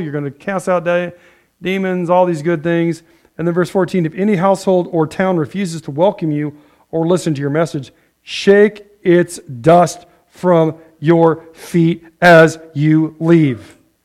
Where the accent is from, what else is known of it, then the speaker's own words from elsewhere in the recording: Ottumwa, Iowa, United States; Gary Crowell used to live in Ottumwa. We're from Ottumwa.